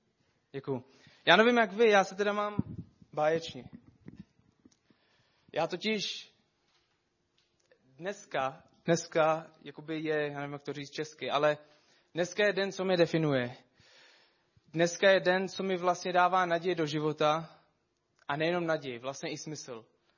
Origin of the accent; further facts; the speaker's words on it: Syria; Já jsem vyrůstal v Sýrii, jak většina z vás ví, na takový předměstí na okolo hlavního města.